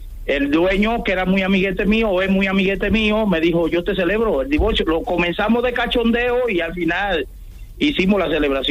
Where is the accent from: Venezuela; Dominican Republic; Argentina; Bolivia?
Dominican Republic; also born or lived in Curaçao; now in Spain; yo tengo muchos años en España, yo soy dominicano, y me fui a trabajar en el año 2010, me fui a Curazao, una isla que pertenece a Holanda, de las Antillas Holandesas